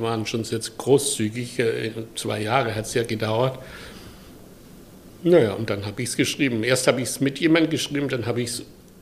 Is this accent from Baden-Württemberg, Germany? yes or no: yes; Baden-Württemberg, Germany; also ich komme aus Süddeutschland, im Dorf nahe Pforzheim. Und 1948 geboren